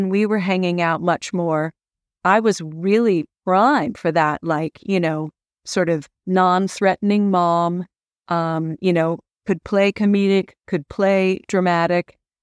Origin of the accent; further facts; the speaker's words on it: California, United States; And you know, when I came from Northern California, where I was on the volleyball team